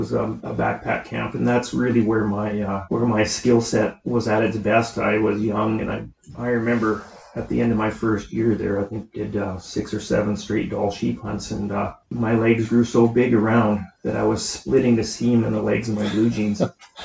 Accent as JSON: {"language": "English", "region": "British Columbia", "country": "Canada", "tie": "born or raised there", "said": "Caswell, BC."}